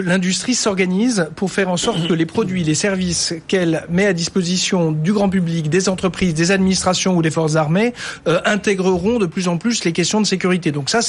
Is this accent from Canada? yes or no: no; France; c'est vrai qu'en tant que Français, spécialement, et en tant qu'Européens